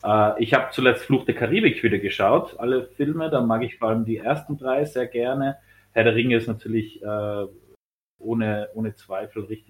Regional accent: Austria; bin als Österreicher auch eher jetzt bei der AFL, also der Austrian Football League, so ein bisschen dabei.

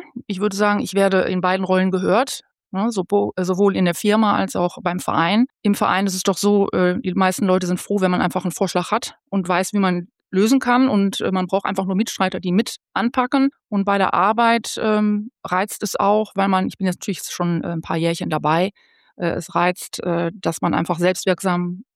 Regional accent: Emmerich, North Rhine-Westphalia, Germany; Ich bin in Emmerich zur Schule gegangen, habe dort mein Abi gemacht und auch meine Ausbildung.

